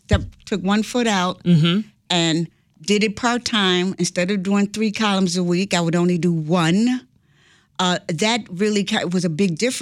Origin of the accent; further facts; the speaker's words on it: Chicago, Illinois, United States; I grew up in Chicago and I grew up in a housing project.